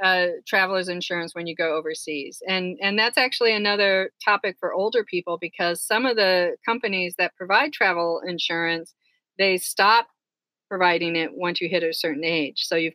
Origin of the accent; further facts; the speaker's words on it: California, United States; fortunately, my home state is California too